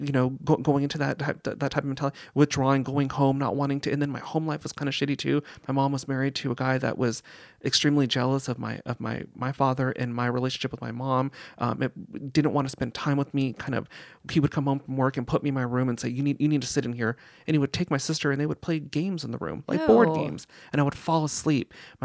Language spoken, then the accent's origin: English; North Hollywood, California, United States; I lived in the Valley. I grew up in the Valley.